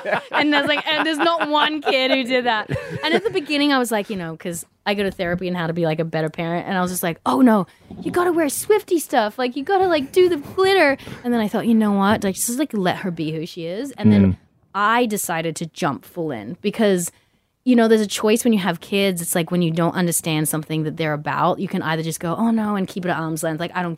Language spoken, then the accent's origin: English; Australia; Growing up in Australia, there's tons of English people.